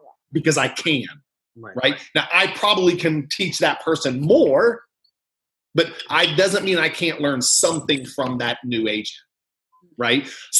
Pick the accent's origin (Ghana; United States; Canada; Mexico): United States; Indiana; You know, hey, I'm from Indiana, so I can make fun of North Dakota.